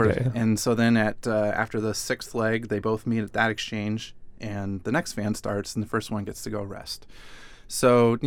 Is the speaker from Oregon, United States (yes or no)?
yes; Portland, Oregon, United States; Well, so I grew up in Portland, which is its own interesting niche community of runners.